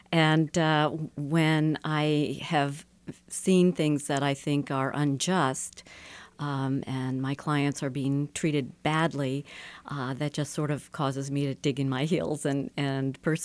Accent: Madison, Wisconsin, United States; also born or lived in Oberlin; I'm from Madison, Wisconsin. My father was a professor at the University of Wisconsin, and I grew up in Madison. I was born originally in Oberlin, Ohio, where my father taught.

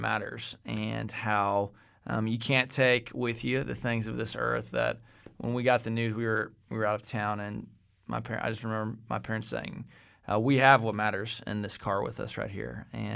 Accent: Victoria, Texas, United States; I grew up right outside of Victoria, Texas, actually.

